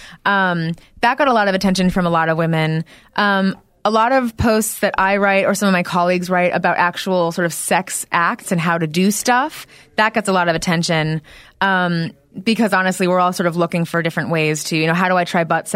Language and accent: English; New Hampshire, United States; now in Los Angeles, United States; No, I'm from New Hampshire.